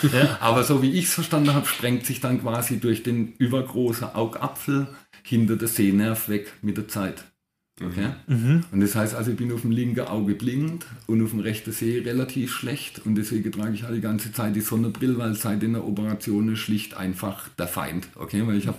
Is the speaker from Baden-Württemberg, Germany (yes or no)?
yes; Eppingen, Baden-Württemberg, Germany; weil ich zu viel Heimweh gehabt, einfach nach Eppingen, wo ich herkomme.